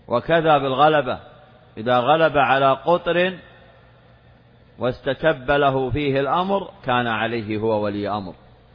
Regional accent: Saudi Arabia; هذه بلادنا المملكة العربية السعودية،

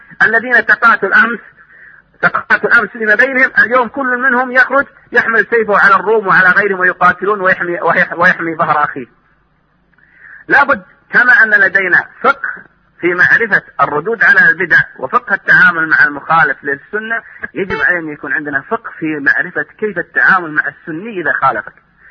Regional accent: Saudi Arabia

